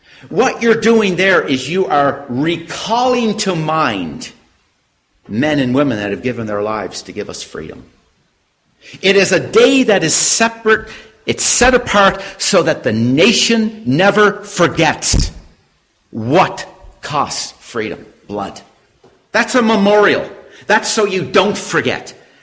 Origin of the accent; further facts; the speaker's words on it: Canada; I come from Canada, as you know.